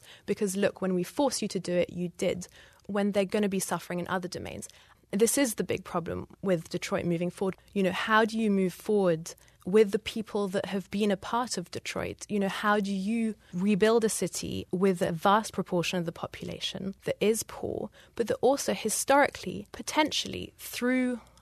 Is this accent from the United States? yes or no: no; England, United Kingdom; I'm English